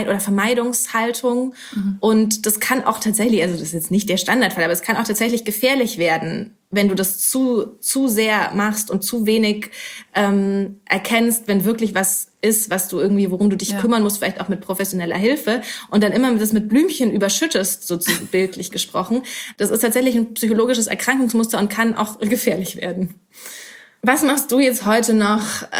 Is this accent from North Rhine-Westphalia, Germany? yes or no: no; Bavaria, Germany; Mit meiner Kindheit in Bayern